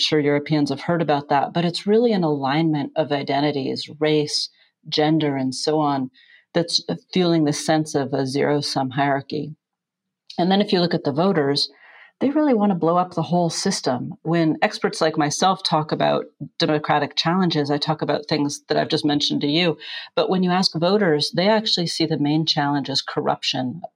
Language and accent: English; United States; I hate to say this, Richard, as an American, it's embarrassing